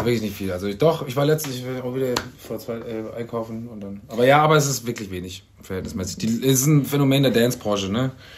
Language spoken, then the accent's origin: German; Karlstadt, Bavaria, Germany; Also wir kommen ja aus dem Vorort von Würzburg, Karlstadt.